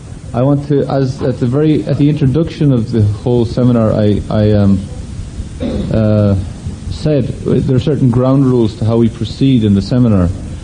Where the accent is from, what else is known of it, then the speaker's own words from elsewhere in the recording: Ireland; I don't speak English. Sorry, I'm Irish.